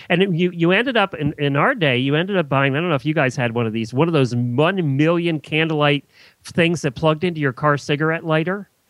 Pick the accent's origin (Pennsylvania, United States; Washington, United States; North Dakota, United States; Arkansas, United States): Pennsylvania, United States; When we were, you know, growing up in Lancaster County, you never got in traffic jams.